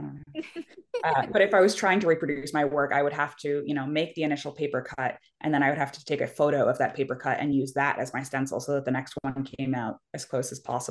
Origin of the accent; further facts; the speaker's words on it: Philadelphia, Pennsylvania, United States; now in Maryland, United States; And I grew up in Philadelphia and I love Baltimore, but when we first moved to Maryland, we were not in Baltimore, we were in the burbs.